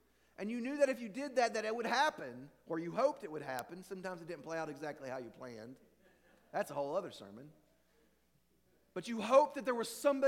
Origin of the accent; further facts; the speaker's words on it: Virginia, United States; Where I grew up in Virginia, there are these mountains that fog gathers on